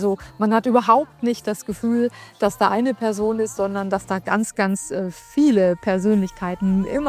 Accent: Hanover, Lower Saxony, Germany; Ich bin ja auch Hannoveranerin, daher ist das für mich natürlich etwas ganz Besonderes.

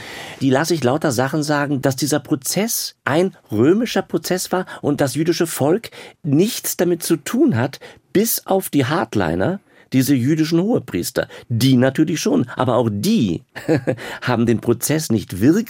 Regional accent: Germany; Je älter ich werde, spüre ich neben den jüdischen Wurzeln auch immer mehr und immer mehr mein Deutschsein.

